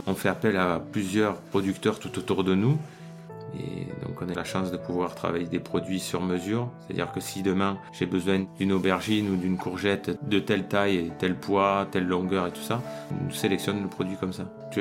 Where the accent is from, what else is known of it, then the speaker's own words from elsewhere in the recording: Occitanie, France; je suis natif à côté de Narbonne.